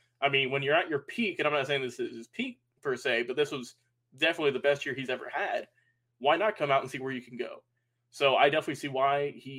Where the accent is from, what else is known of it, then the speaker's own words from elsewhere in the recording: Atlanta, Georgia, United States; we're from Atlanta. We need our wide receiver here.